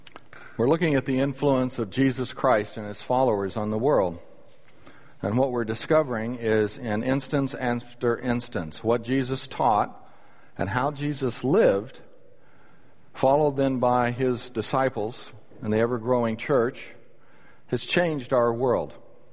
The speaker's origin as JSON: {"language": "English", "country": "United States", "said": "Made me feel proud as an American."}